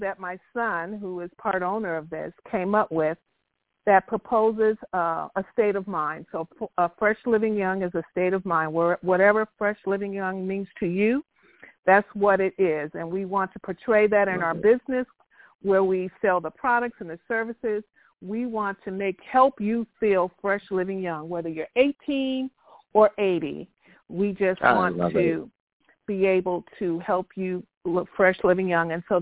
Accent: New Jersey, United States; now in Williamstown, United States; because we were a native of North Jersey first.

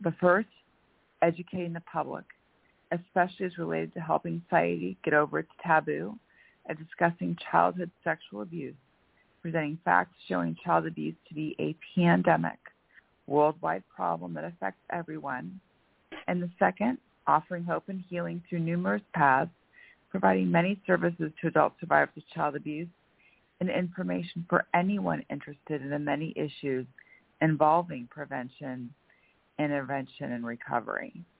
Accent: Bellevue, Washington, United States; I'm from Bellevue, Washington, and I'm also an ambassador for NASCA.

